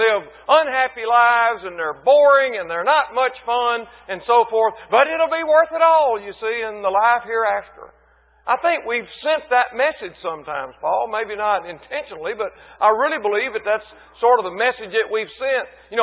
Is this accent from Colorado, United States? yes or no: no; Mississippi, United States; And though our home place is gone now, where I was raised in North Mississippi, I have houses.